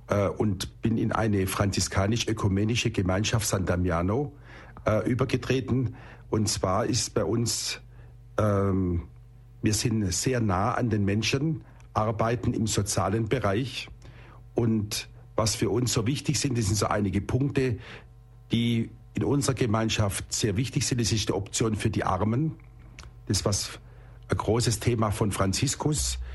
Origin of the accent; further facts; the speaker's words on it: Rottweil, Baden-Württemberg, Germany; in meiner Heimatstadt Rottweil